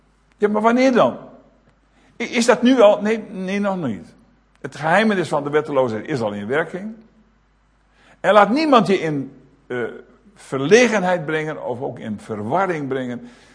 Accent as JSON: {"language": "Dutch", "region": "Groningen", "country": "Netherlands", "tie": "born or raised there", "said": "Bijvoorbeeld, ik groeide op in Groningen."}